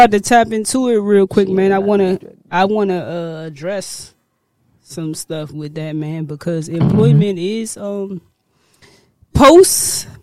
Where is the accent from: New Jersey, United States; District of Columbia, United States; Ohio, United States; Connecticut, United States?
District of Columbia, United States; Washington; Now, I'm from Uptown, D.C. Mm-hmm. I was raised in Uptown. I do live in Maryland now, but I'm from the city.